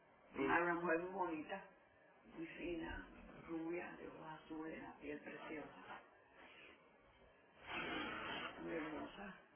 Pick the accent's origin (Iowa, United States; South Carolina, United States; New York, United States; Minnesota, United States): South Carolina, United States; Charleston; born there; Yo nací en Charleston, South Carolina. No, yo nací el 10, 17 del 27 en Charleston, South Carolina. Y gracias a Dios que nací en Charleston, South Carolina, porque ahora me encuentro en mi país de nacimiento.